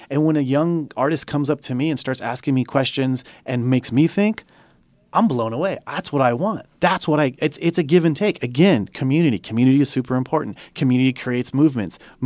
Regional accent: Oxnard, California, United States; being born and raised in Oxnard, California, in Southern California, and how I grew up in a prominently Mexican-American community.

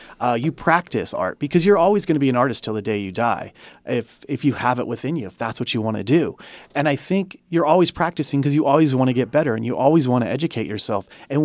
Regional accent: Oxnard, California, United States; being born and raised in Oxnard, California, in Southern California, and how I grew up in a prominently Mexican-American community.

